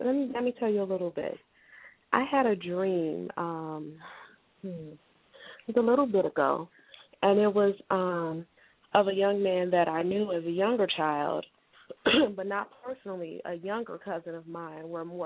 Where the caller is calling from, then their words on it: Georgia, United States; I'm calling from Georgia.